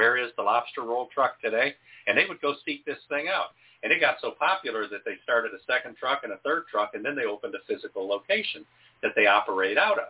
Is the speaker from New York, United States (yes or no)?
no; Michigan, United States; I'm from Michigan originally, and they've got a million winter festivals up there.